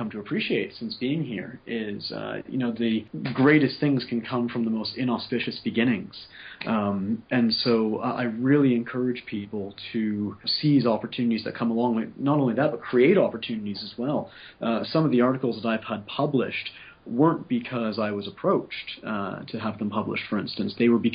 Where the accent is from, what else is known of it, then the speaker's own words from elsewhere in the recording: Eastern Canada, Canada; now in Edinburgh, United Kingdom; I'm coming from Eastern Canada, which has a lot of Scottish roots.